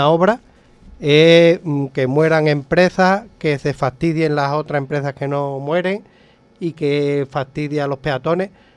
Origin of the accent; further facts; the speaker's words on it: Torre del Mar, Andalusia, Spain; andar por mi pueblo me es incómodo, no me es atractivo. En Torre del Mar